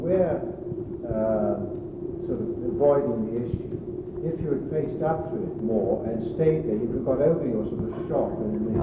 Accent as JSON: {"language": "English", "country": "New Zealand", "tie": "born there", "said": "I'm a New Zealander by birth, and the Maoris have a practice there"}